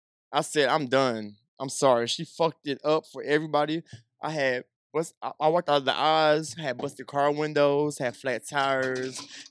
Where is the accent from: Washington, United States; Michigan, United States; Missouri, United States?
Missouri, United States; St. Charles; I'm from St. Charles, Missouri. I'm from St. Charles.